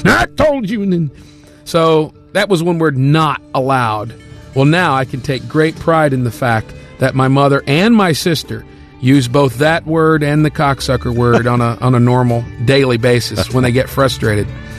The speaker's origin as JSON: {"language": "English", "region": "Kentucky", "country": "United States", "tie": "born or raised there", "said": "I grew up down south in Kentucky, you know, where you misbehaved, you got a spanking."}